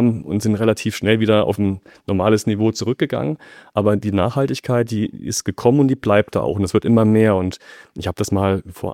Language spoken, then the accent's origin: German; Thuringia, Germany; Ich bin bei uns in meinem Heimatort in Thüringen im Bauausschuss von unserem Kreistag.